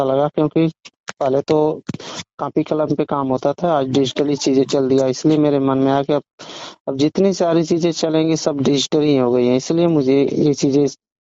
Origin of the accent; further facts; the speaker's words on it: Dullabhpur, Uttar Pradesh, India; मैं दुल्लभपुर गाजीपुर से हूँ।